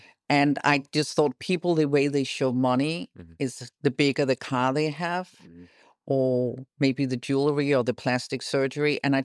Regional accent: Malaga, Andalusia, Spain; also born or lived in Madrid; In Malaga. I grew up in Spain, and I went to a Swedish school, and then I went to an English school. And then I left when I was quite young, moved to Madrid.

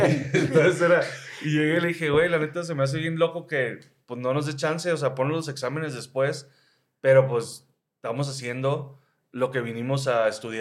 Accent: Mexicali, Baja California, Mexico; O sea, yo soy de Mexicali.

